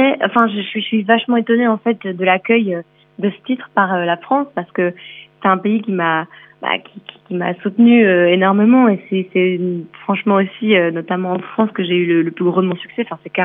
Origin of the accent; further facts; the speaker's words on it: Brussels, Brussels-Capital Region, Belgium; Moi, j'ai étudié en Flandre la musique, donc j'ai passé du temps là-bas. J'ai grandi à Bruxelles, qui est une ville bilingue, et je parle français, donc j'ai vraiment un lien avec les trois langues.